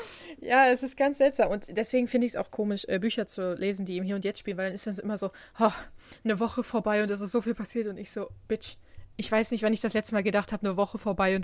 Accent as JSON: {"language": "German", "country": "Germany", "accent": "German", "said": "Mein deutscher Akzent kommt durch."}